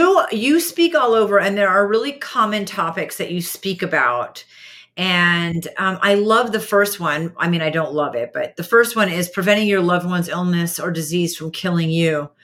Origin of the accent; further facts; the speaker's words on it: New England, United States; I'm from New England. You know? That's a real thing.